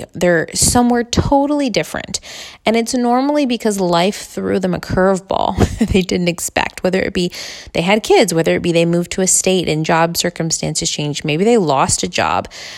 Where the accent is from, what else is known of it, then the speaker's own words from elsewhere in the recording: United States; I know, at least as an American, as someone who was taught, you know, as a millennial generation, I'm 33 years old